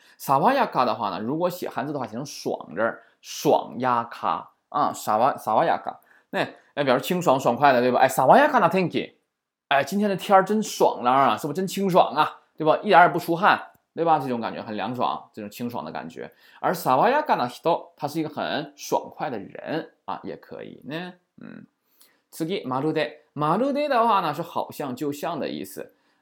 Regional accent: Shenyang, Liaoning, China; 我是什么呀？辽宁人，对吧？在辽宁我是沈阳人，但你在外国的话，你就是中国人

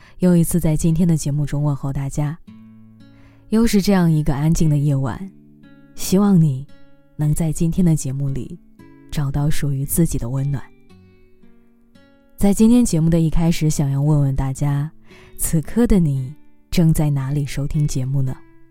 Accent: Northeast China, China; born there; 我出生在东北的一座海边小城，这里四季分明，春天温暖和煦，夏天骄阳似火，秋天清凉爽朗，冬天白雪皑皑

